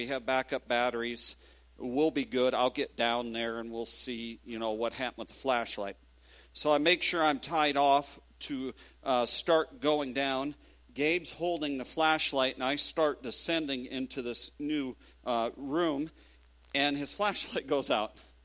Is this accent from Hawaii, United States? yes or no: no; Rapid City, South Dakota, United States; Having been born and raised in Rapid City, South Dakota, one of the things that I did as a teenager was to go caving.